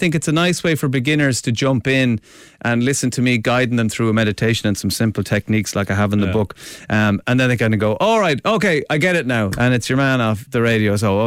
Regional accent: Limerick, Munster, Ireland; I was an altar boy growing up in Limerick

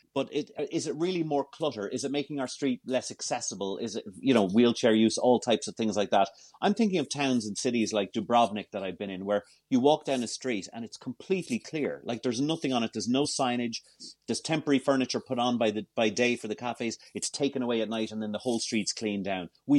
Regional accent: Dublin, Leinster, Ireland; I grew up in Georgian Dublin.

